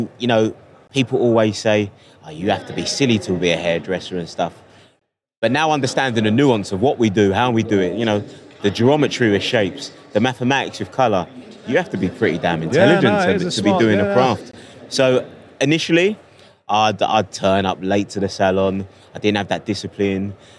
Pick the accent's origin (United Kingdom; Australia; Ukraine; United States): United Kingdom; London; accent: London; the accent says I'm a Londoner.